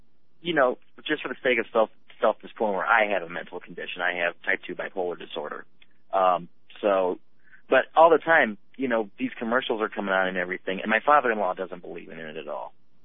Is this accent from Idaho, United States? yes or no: no; Flint, Michigan, United States; born there; now in Georgia, United States; here in Georgia, like I'm a Southern transplant. I was not born here. I'm a Michigander by birth. I was born in Flint, Michigan.